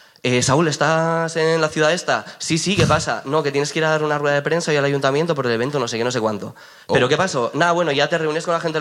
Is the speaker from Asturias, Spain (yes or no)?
yes; Gijón, Asturias, Spain; como ya digo, soy de Gijón y dije, voy con el coche